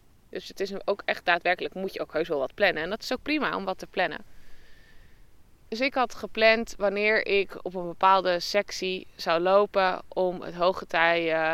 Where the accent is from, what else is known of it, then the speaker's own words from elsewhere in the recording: Netherlands; now in New Zealand; En ook hoe het is om als Nederlander hier te wonen.